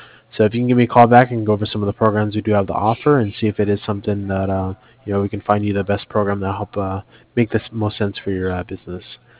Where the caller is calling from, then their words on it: Cardiff, Wales, United Kingdom; I'm calling from Cardiff.